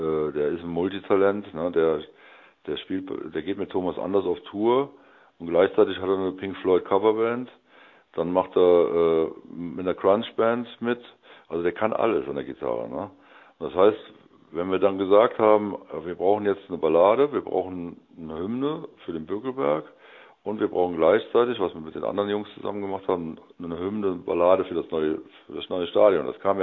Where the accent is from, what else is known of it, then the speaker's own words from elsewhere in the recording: Andernach, Rhineland-Palatinate, Germany; accent: Rhenish; ich komme aus Andernach, ist noch weiter unterhalb. Das heißt, bin Rheinländer und spreche auch rheinischen Dialekt.